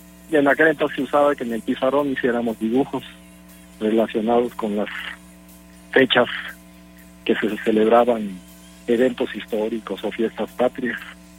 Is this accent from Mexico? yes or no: yes; Campeche, Mexico; also born or lived in Mexico City; Mis padres son de Quintana Roo, yo nací en el DF. A los 4 años regresamos a Campeche.